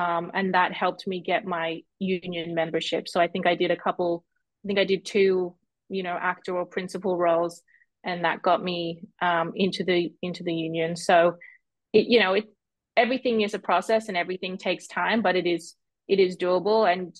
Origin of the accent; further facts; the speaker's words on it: Australia; no, I'm from Australia.